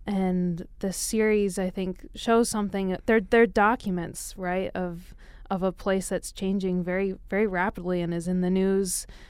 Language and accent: English; Missoula, Montana, United States; born there; I was born on the Clark Fork River in Missoula, Montana, a place where indigenous people have come for centuries to harvest salmon.